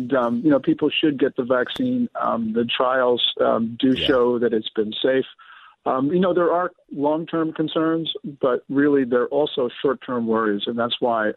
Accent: New Jersey, United States; Yeah, I'm a Jersey boy. I'm Chinese American. I'm tough.

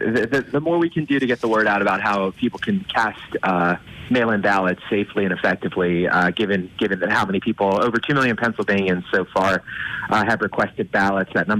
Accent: Virginia, United States; No, well, I'm from Southern Virginia, but I actually went to a camp up in Wayne County for many years.

